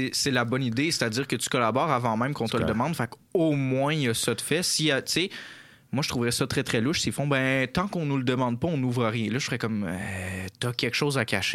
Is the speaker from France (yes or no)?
no; Canada; on peut-tu célébrer le fait qu'on est Canadien